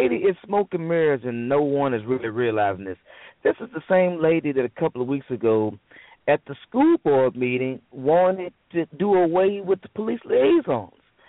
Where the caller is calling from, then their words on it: Minneapolis, Minnesota, United States; calling from Minneapolis.